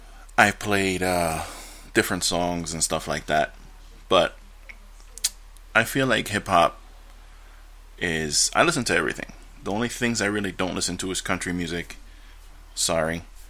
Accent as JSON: {"language": "English", "town": "New York City", "region": "New York", "country": "United States", "said": "I'm from the Bronx, the home of hip-hop."}